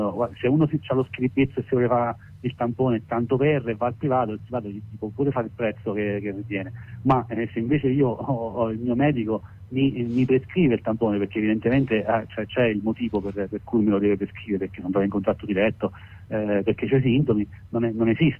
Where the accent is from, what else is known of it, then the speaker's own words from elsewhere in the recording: L'Aquila, Abruzzo, Italy; Noi siamo dell'Aquila, e invece, insomma, siamo gli abitanti dell'Abruzzo di un'area interna, di un'area appenninica